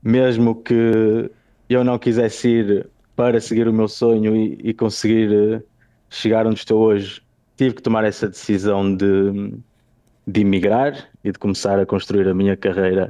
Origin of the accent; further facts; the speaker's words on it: Braga, Portugal; a verdade é que sou de Braga